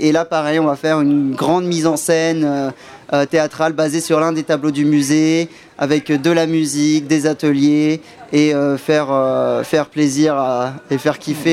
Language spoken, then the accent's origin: French; Orléans, Centre-Val de Loire, France; On est majoritairement des Orléanais et Orléanaises.